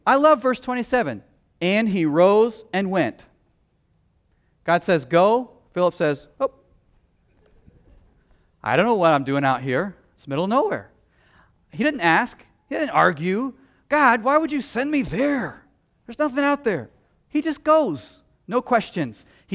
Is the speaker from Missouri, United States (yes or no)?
yes; Missouri, United States; I'm from Missouri, so I could say that.